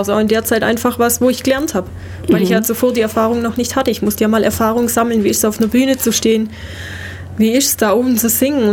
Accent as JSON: {"language": "German", "country": "Germany", "said": "Als Deutscher hat man es auf jeden Fall nicht leichter, möchte ich mal sagen, wenn man Deutsch singt."}